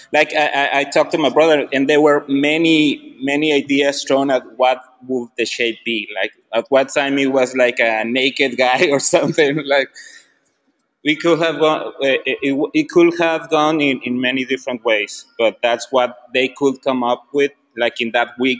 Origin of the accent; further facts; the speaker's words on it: Mexico; So it's more a little bit because we're from Mexico and we have like an outsider view of things.